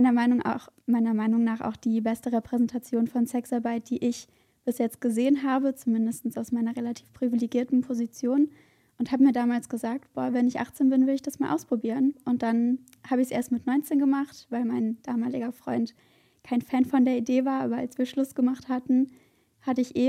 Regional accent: Cologne, North Rhine-Westphalia, Germany; ich bin 21 Jahre alt und ich komme aus Köln.

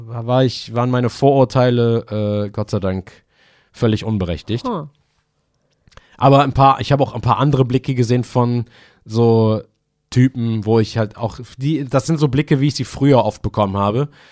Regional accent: Eifel, Germany; Und dann hat er mich gefragt, wo ich herkomme. Und das war ganz geil. Ich habe gesagt, aus der Eifel.

